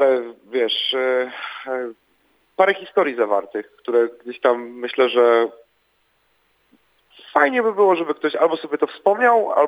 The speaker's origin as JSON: {"language": "Polish", "town": "Sosnowiec", "region": "Silesian Voivodeship", "country": "Poland", "said": "ja jestem z Zagłębia Dąbrowskiego, z Sosnowca."}